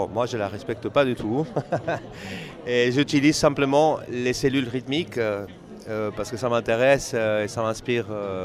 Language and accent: French; Argentina; now in Paris, France; je suis argentin de Paris depuis plus de 30 ans